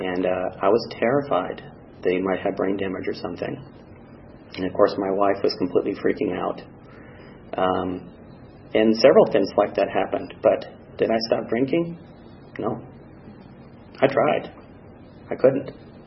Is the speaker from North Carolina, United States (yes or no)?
no; Alaska, United States; my stepfather that I grew up with in Alaska